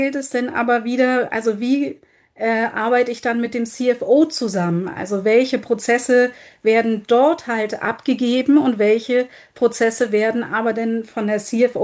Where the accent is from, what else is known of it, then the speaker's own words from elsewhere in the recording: Germany; ich komme ja aus Deutschland